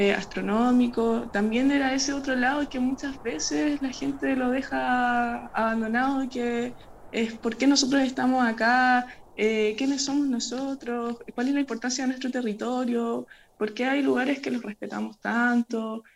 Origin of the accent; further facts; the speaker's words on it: San Pedro de Atacama, Antofagasta, Chile; pasaba cerca de mi casa porque yo me crié en el Ayllu de Quito, cercano a lo que es el Pucará.